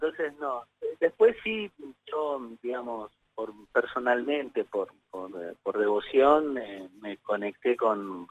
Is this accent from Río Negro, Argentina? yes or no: no; Berazategui, Buenos Aires Province, Argentina; El Berazategui pertenece a Quilmes, ¿no? Que es mi diócesis de origen.